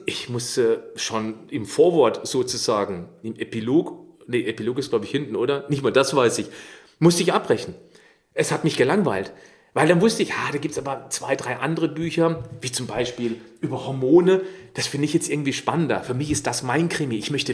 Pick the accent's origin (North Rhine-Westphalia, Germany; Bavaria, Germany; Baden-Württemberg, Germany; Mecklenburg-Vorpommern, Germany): Baden-Württemberg, Germany; Ich bin im Schwarzwald aufgewachsen. Ich lebe hier östlich von Freiburg. Ich bin ringsrum umrundet von Wald.